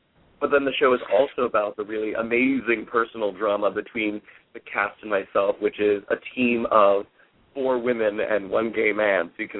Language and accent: English; Fort Lauderdale, Florida, United States; I grew up in Fort Lauderdale, so trust me, my first couple boyfriends were all Fort Lauderdale boys